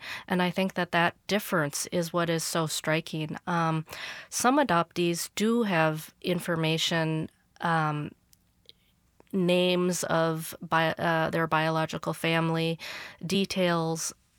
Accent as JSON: {"language": "English", "region": "Minnesota", "country": "United States", "tie": "born or raised there", "said": "I grew up in Minnesota. I was born in 1975, and so I grew up in a very Caucasian Midwestern suburb outside of Minneapolis"}